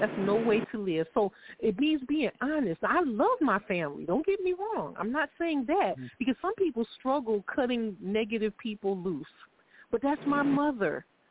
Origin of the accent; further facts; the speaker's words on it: Cleveland, Ohio, United States; born there; I was born in Cleveland, Ohio. My parents were teenagers, 15 and 17. I was on welfare my entire childhood.